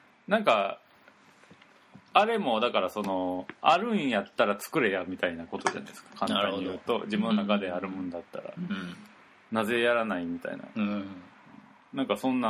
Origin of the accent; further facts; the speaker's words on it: Nabari, Mie, Japan; born or raised there